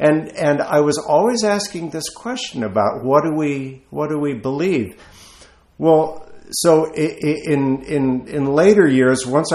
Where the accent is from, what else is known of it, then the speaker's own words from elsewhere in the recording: Texas, United States; I've lost my accent over the years, but I was just a regular Texas kid, running around, buzz cut kind of guy.